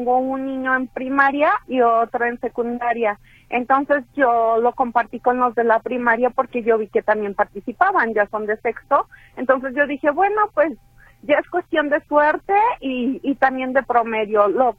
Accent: Tepatitlán, Jalisco, Mexico; yo soy de Tepatitlán, lo hicieron de los ganadores que vamos desde aquí, desde Tepatitlán

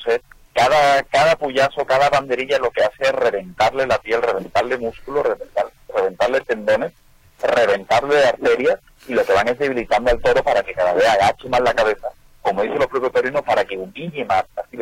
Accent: Seville, Andalusia, Spain; Yo soy de Sevilla, soy originario de Sevilla, de España, que es una de las ciudades más taurinas del mundo

